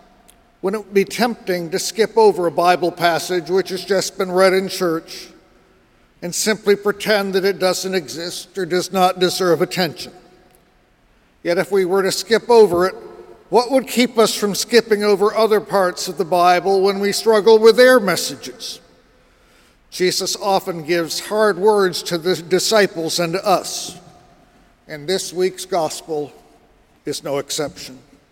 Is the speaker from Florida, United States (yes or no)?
no; Amherst, Massachusetts, United States; moved away as an adult; In September of 1973, I left my hometown, Amherst, Massachusetts, where I had graduated from Amherst College